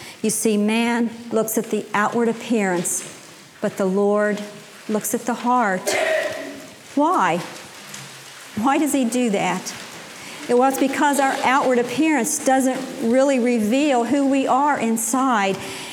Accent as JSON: {"language": "English", "region": "West Virginia", "country": "United States", "moved": "as an adult", "said": "And then I married Chip, and we moved away from West Virginia. We moved to Texas."}